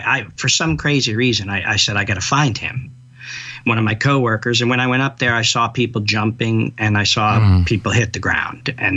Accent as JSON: {"language": "English", "region": "New York", "country": "United States", "said": "I mean, I'm a New Yorker, right?"}